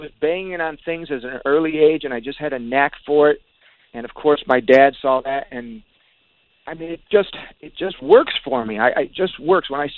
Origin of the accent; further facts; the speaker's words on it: Detroit, Michigan, United States; growing up in Detroit is way different than California.